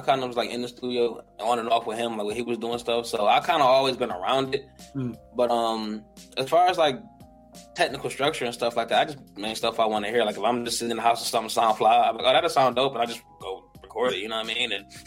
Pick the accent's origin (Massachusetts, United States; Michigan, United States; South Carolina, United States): Michigan, United States; Detroit; I'm from like 7 of Hoover, man.